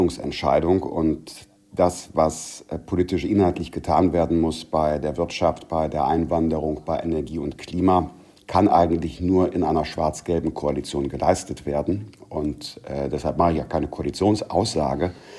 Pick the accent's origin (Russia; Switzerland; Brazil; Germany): Germany; Wermelskirchen, North Rhine-Westphalia; ich bin in Wermelskirchen aufgewachsen, aber jetzt noch Familie und Freunde im Rheinisch-Bergischen Kreis